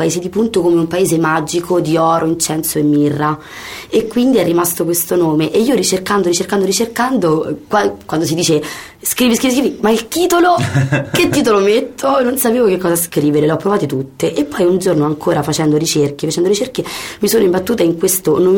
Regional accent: Rome, Lazio, Italy; però sono chiaramente romana, come si sente dal mio accento meraviglioso

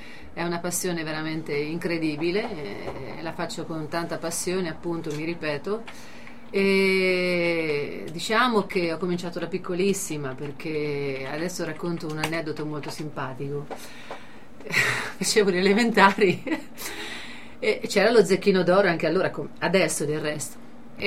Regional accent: Perugia, Umbria, Italy; io sono Umbra

